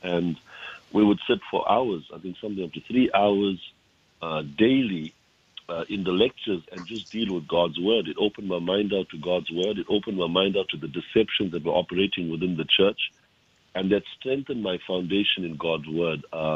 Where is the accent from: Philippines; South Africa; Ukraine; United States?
South Africa; I come from South Africa, and I was trained basically in a Pentecostal charismatic background theologically.